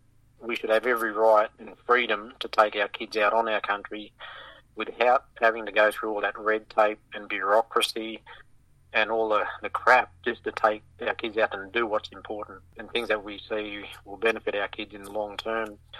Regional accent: Armidale, New South Wales, Australia; I remember as a kid growing up in Armidale, I didn't even know one Anawine word

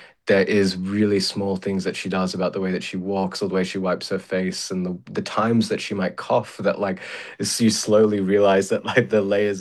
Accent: Australia; what that means for me as an Australian Filipino director.

